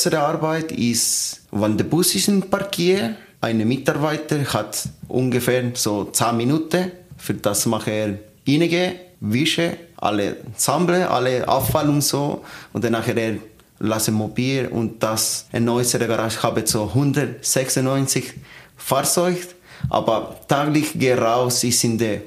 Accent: Chile; German is a second language; ich komme von Chile, ich habe 7 Jahre so im VBC Arbeit.

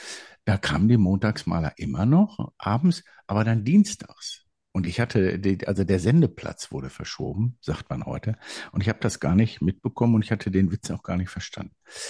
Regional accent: Hagen, North Rhine-Westphalia, Germany; Ja, ich bin tatsächlich ein Kind des Ruhrgebiets. Jetzt muss ich aufpassen, wenn ich sage Hagen bei dir um der Ecke

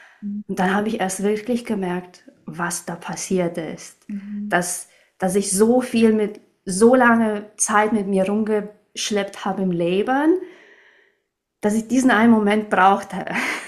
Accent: Romania; moved away; Ich komme ja aus Rumänien, also ich bin in Rumänien aufgewachsen

